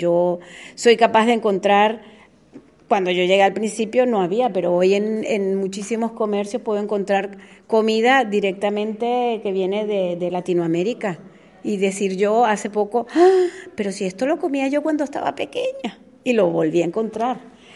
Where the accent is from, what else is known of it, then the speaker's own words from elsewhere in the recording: Venezuela; now in Fuerteventura, Spain; Yo crecí en Venezuela.